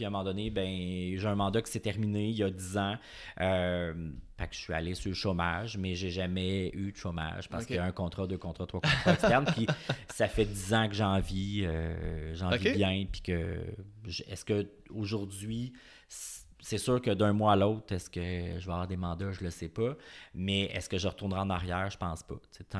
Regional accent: Granby, Quebec, Canada; now in Montreal, Canada; Je viens du coin de Granby.

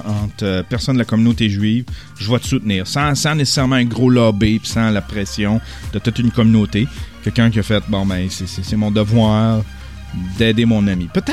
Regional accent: Quebec, Canada; On devrait faire ça en tant que Québécois.

